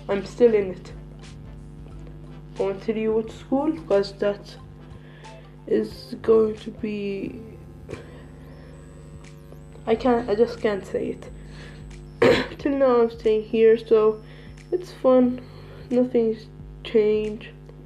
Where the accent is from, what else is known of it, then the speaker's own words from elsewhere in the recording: Saudi Arabia; also born or lived in Jordan; I used to travel a lot in a young age. I lived in Saudi Arabia most of my life. Then came here to Jordan, but also traveled to China to my grandma and grandpa, to my father's side.